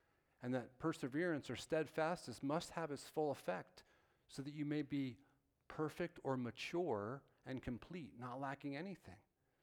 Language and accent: English; New Jersey, United States; now in Lancaster County, United States; where I grew up in Bergen County, or even in Lancaster County today where we live for 15 years.